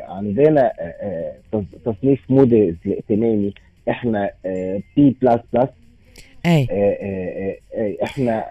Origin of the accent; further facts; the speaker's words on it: Cairo, Cairo Governorate, Egypt; احنا عندنا في القاهرة لوحدها فوق 200 موقع ثقافي